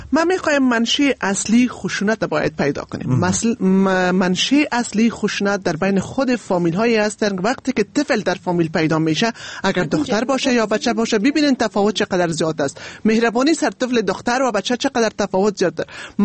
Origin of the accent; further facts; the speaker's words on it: Afghanistan; ما شما الحمدلله مسلمان هستیم، ما شما افغان هستیم،